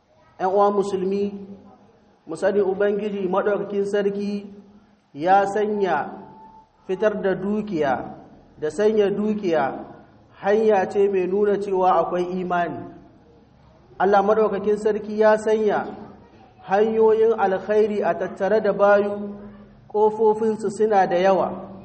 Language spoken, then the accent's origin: Arabic; Niger; اللهم احفظ بلادنا النيجر وسائر بلاد المسلمين من الفتن والمحن